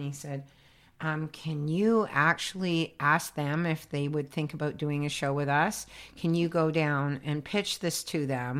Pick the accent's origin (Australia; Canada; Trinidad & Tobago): Canada; Toronto, Ontario; born there; Yes, I've been doing the psychic fair since, I feel like, since I was born in Toronto.